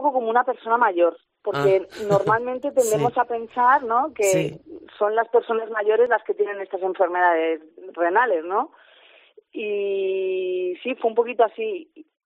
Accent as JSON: {"language": "Spanish", "country": "Switzerland", "lives_now": "Castellón, Spain", "said": "yo vengo de Suiza. He estado, bueno, soy suiza y española y después de 15 años en Suiza decidimos mi marido y yo venirnos a Castellón y llevamos 4 años aquí."}